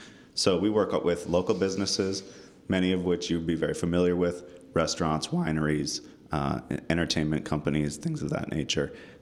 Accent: Napa, California, United States; born there; I live here in the city of Napa. I was born here in Napa.

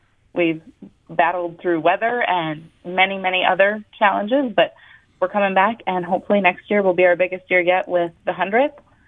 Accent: New Salem, North Dakota, United States; So I grew up on a teeny tiny little hobby farm west of New Salem, North Dakota, raising show cattle and a little bit of some pigs, some dairy goats.

